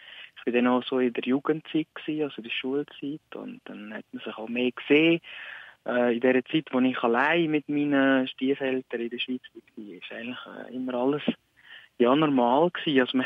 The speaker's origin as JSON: {"language": "German", "country": "North Macedonia", "said": "Ich komme aus Mazedonien ursprünglich."}